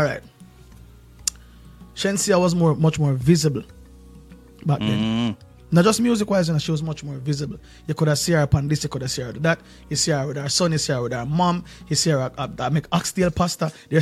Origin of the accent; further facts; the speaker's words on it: Jamaica; there's no point in time where I would want to be anything else apart from being a Jamaican. Jamaica have a different energy, my bro.